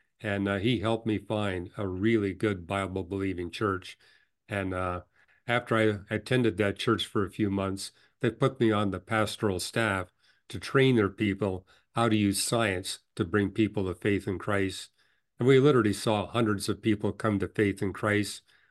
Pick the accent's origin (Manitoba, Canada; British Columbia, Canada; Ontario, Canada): British Columbia, Canada; Vancouver; because I grew up in Vancouver.